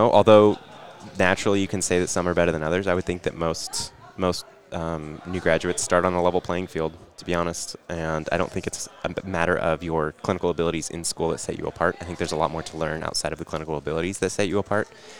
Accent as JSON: {"language": "English", "town": "Santa Rosa", "region": "California", "country": "United States", "said": "Originally from California, from Santa Rosa, California."}